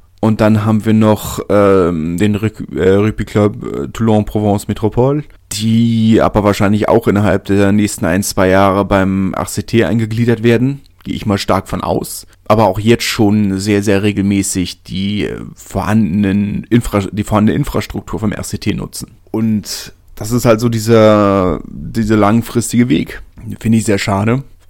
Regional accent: Berlin, Germany; ich komme ja aus Südberlin, ne?

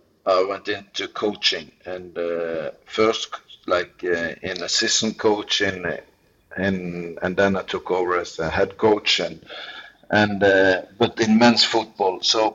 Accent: Norway; English is a second language; worked with my hometown team in Norway for 1 year

